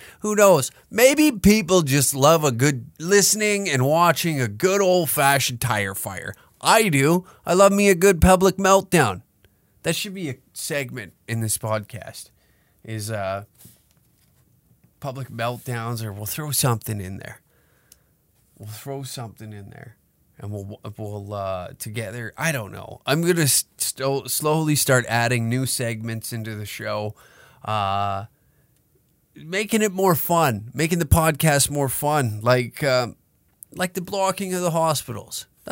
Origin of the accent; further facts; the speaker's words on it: Taber, Alberta, Canada; he's a bar owner in my hometown of Taber, Alberta.